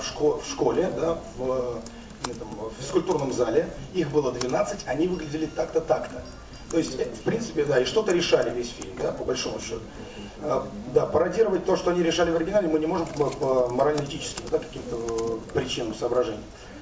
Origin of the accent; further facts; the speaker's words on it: Moscow, Russia; А в моем родном городе Москва, я приезжаю